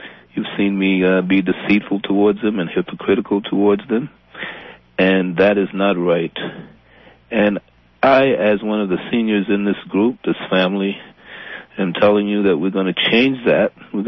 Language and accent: English; Alabama, United States; born there; now in Portland, United States; Oh, yeah. I was born in Alabama. Mm-hmm. Grew up all over the country and have lived all over the country and the Western Hemisphere.